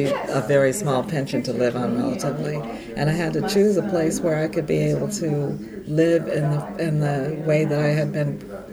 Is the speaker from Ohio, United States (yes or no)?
no; Oakland, California, United States; born there; I was born in Oakland, and I was born at a time where my parents actually lived on the peninsula. They lived in Mountain View